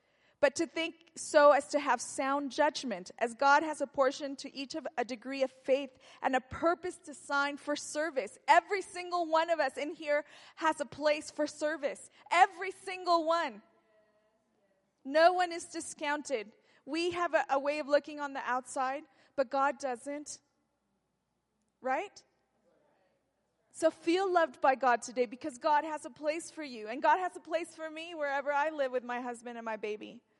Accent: Mexico; accent: Mexican; My Mexican accent came out.

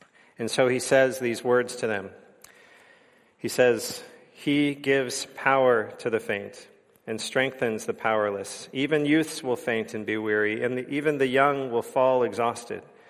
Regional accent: California, United States; also born or lived in Vancouver, Canada; I grew up in San Francisco area, just south of San Francisco, and I don't think I ever saw a bald eagle anywhere in sort of that part of California.

